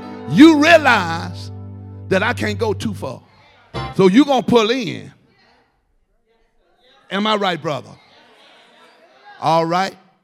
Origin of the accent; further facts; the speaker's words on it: Mississippi, United States; I came all the way from Mississippi to bless you.